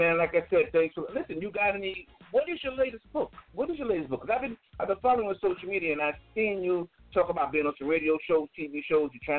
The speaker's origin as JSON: {"language": "English", "town": "Spring Valley", "region": "New York", "country": "United States", "tie": "born or raised there", "said": "Spring Valley, New York. That's my hometown as well. We'll be by this in Rockland County, exit 14 up the New York State Thruway."}